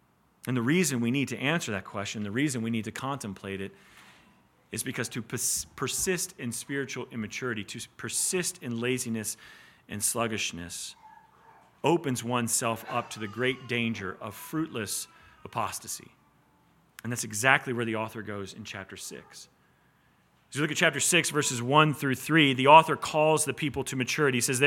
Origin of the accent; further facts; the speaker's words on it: the South, United States; Like I grew up in the South.